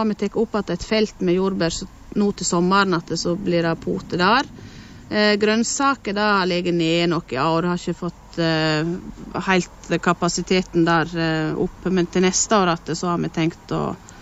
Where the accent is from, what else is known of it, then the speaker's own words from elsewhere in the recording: Sogndalsdalen, Vestland, Norway; Og til Sogndalsdalen, da var det noe sånn at jeg hadde så lyst til å prøve det, fordi det er jo der jeg kommer ifra.